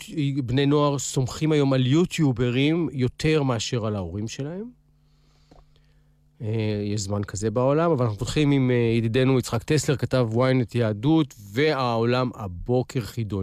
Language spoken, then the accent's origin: Hebrew; Jerusalem, Jerusalem District, Israel; תראי, אני גדלתי בעיר העתיקה.